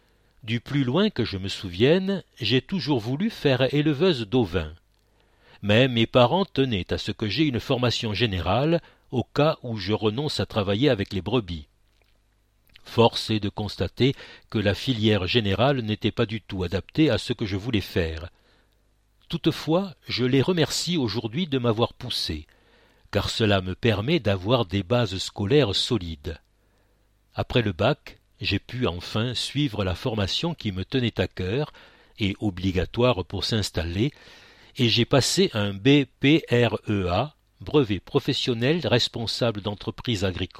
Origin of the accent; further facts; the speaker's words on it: Lançon-Provence, Provence-Alpes-Côte d'Azur, France; also born or lived in Cornillon-Confoux; Je suis né à Salon de Provence et j'ai grandi au domaine de Giguerie à Lançon, puis à Cornillon, au milieu des brebis